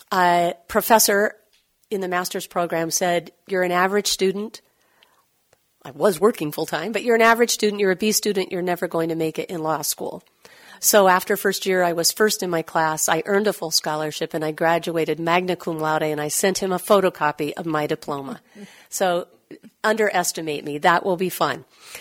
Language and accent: English; Columbus, Ohio, United States; I grew up in Columbus, Ohio, and I went to the Ohio State University, of which I am still quite fond.